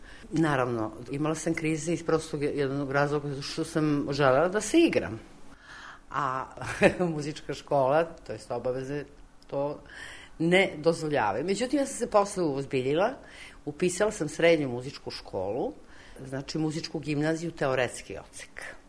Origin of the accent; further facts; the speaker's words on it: Pristina, Kosovo; ja sam čista kosovka devojka, devojka nisam više, ali u svakom slučaju rođena sam u Prištini, majka je moja rođena u Prizrenu i otac i majka i praktično mnogo generacije pre toga, ja ne bih da kažem sada, ali starosedeoci sa Kosova baš.